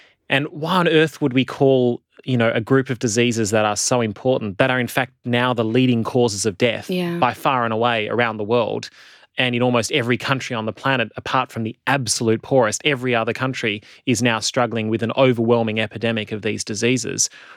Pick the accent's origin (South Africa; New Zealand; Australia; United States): Australia; I grew up in Australia.